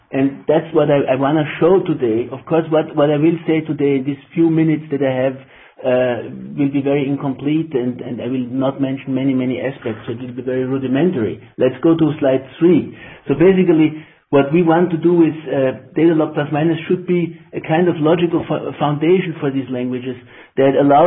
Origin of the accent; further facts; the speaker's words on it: Vienna, Austria; English is a second language; now in Oxford, United Kingdom; I have been in Oxford for 8 years, but I come from Vienna originally and from TU Vienna, and that's why my English is not really an Oxford English